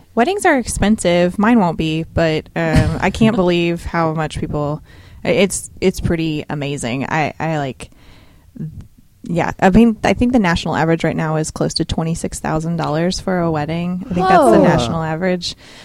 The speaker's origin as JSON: {"language": "English", "region": "Kentucky", "country": "United States", "said": "But yeah, I'm from"}